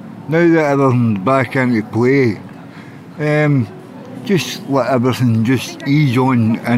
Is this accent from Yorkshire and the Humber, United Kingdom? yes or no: no; Scotland, United Kingdom; No, mate. I'm not from here, mate.